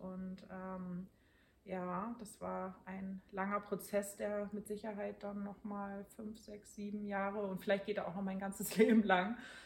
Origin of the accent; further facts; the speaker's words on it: Hamburg, Germany; Ich bin in Schnelsen in Hamburg aufgewachsen mit meinen Eltern zusammen